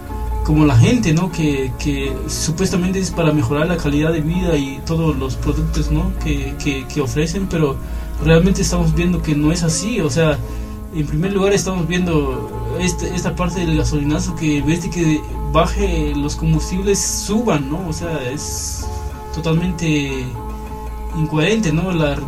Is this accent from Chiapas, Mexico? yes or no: yes; Oxchuc, Chiapas, Mexico; soy originario de Ochuc, Chiapas.